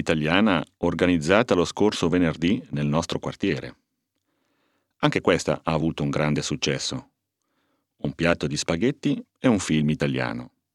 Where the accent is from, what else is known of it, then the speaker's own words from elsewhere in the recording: Ticino, Switzerland; perché come ticinese, e quindi svizzero, mi parlavano subito in svizzero tedesco. Allora dovevo spiegare che anche con il passaporto rosso crociato preferivo parlare l'italiano.